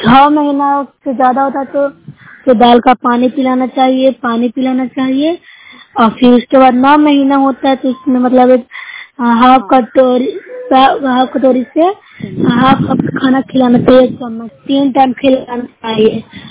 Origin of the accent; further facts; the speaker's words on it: Bihar, India; मैं ब्लॉक से हूँ, जिला नालंदा की निवासी हूँ।